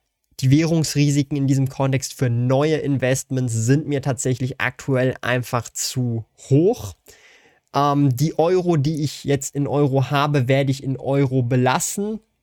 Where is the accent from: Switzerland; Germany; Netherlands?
Switzerland; mein Fazit aktuell als Schweizer finde ich persönlich P2P-Kredite im Euroraum